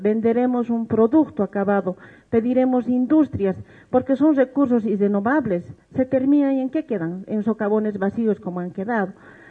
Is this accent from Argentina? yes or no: no; Oruro, Bolivia; Vengo de Oruro, representando a las organizaciones sociales de la FEDJUVE.